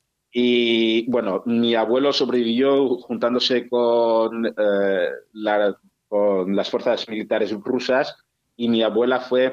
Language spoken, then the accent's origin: Spanish; Balearic Islands, Spain; Mi madre me contaba muchas historias de mi infancia aquí en Mallorca.